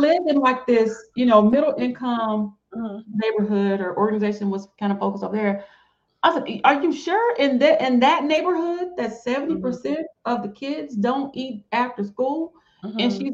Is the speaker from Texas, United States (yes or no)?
no; Alabama, United States; I'm from Alabama.